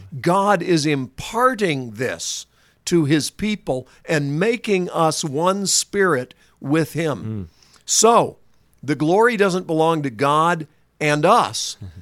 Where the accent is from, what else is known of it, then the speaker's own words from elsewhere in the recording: North Carolina, United States; Susan was from Louisiana. I was from North Carolina.